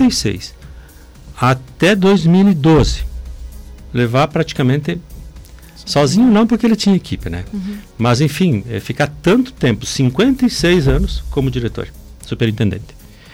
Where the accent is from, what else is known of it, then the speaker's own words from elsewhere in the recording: Passo Fundo, Rio Grande do Sul, Brazil; Aliás, nem em Passo Fundo, quando eu era piá lá na Vila Langro, que eu tinha 6, 7, 8 anos, a gente já escutava ele